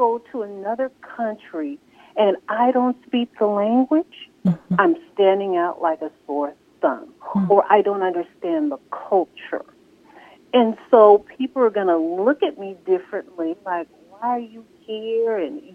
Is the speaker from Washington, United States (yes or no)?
yes; Tacoma, Washington, United States; born there; I was born in Tacoma, went to a school where I was in, went to the University of Washington